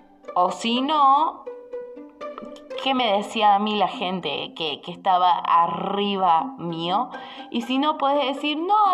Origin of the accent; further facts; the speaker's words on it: Córdoba, Argentina; Yo viajé, yo soy de Córdoba Capital, viajé a Buenos Aires